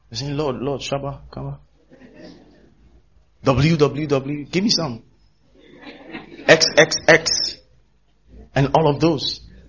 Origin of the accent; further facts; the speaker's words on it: Ghana; They ask me, where are you from? Oh, Ghana. I'm just Ghana.